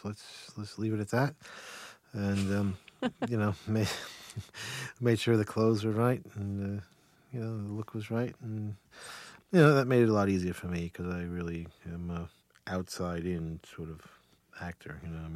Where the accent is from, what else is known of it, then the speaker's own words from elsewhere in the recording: New Jersey, United States; I mean, I grew up in New Jersey in bars, you know, and they were there.